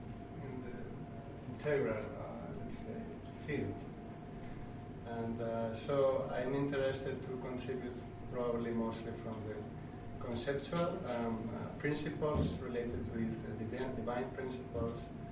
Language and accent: English; Spain; moved away; I am originally from Spain, although I've been living abroad 20 years now.